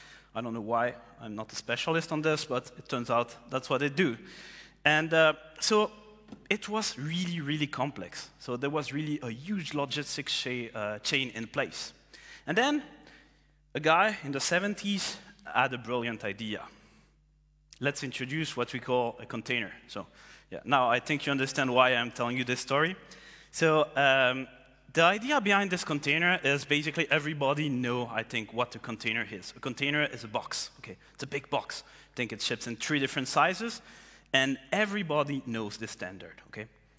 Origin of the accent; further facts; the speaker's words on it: Romandy, Switzerland; English is a second language; As my last name suggests, I come from the French part. That's why I'm having this talk in English. My German is noch nicht so gut.